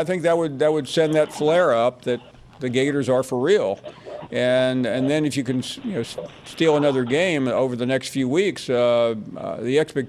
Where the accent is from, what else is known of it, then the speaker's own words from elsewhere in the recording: Tennessee, United States; You know, after all, I'm from Tennessee.